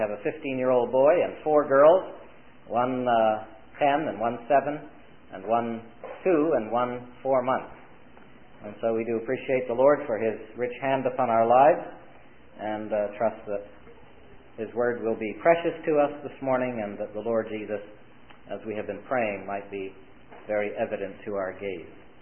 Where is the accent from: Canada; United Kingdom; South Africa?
Canada; St. Catharines, Ontario; I come from St. Catharines, Ontario, near Niagara Falls, and grew up in a Christian home there, was saved at an early age